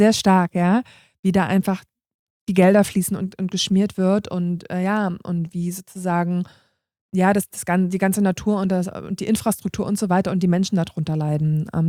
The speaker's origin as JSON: {"language": "German", "country": "Germany", "said": "weil ich komme aus Deutschland, aus einem reichen Land"}